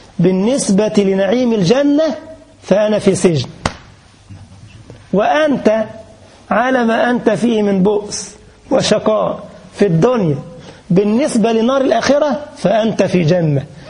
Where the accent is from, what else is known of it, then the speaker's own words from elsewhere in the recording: Egypt; now in Germany; أنا جيت عندكم في ألمانيا هنا محلات تيجي توقف كده تلاقي الباب بيفتح لوحده، صح؟ سبحان الله. وكان عندنا في مصر برضو كده